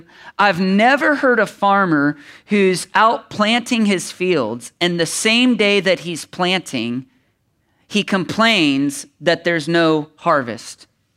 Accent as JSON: {"language": "English", "country": "United States", "tie": "born or raised there", "said": "I've been around farmers my whole life because I grew up in Brown County."}